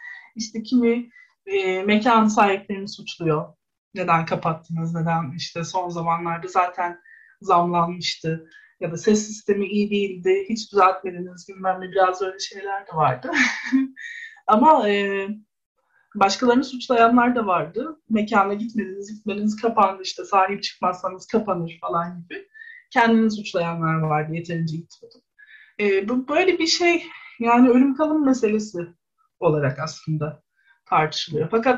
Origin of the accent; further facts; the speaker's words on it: Bostancı, Istanbul, Turkey; Bir şekilde Kadıköy'de doğmuş olmak, İşte Bostancı'da doğdum, Bostancı'da yaşadım. Sonra çocukluğumdan itibaren hep aynı yerlerde bir şekilde Kadıköy'ün çeşitli semtlerinde işte okula gitmek, yaşamak